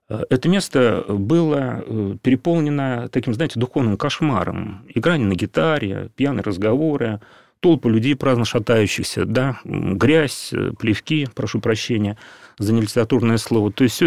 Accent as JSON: {"language": "Russian", "region": "Moscow", "country": "Russia", "said": "я приехал в Дивеево в начале 90-х годов из Москвы, я сам москвич. Вот. Живу в центре Москвы"}